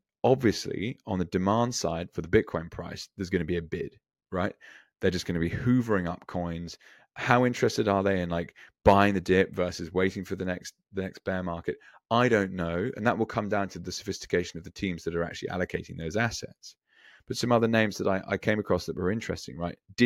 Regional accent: United Kingdom; thinking back to my home country of the UK

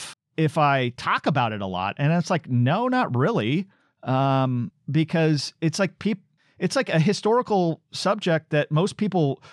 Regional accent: Portland, Oregon, United States; I grew up in Southwest Portland.

